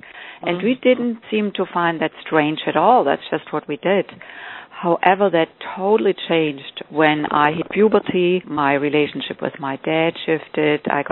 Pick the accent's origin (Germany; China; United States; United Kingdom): Germany; As you mentioned, I grew up in Germany.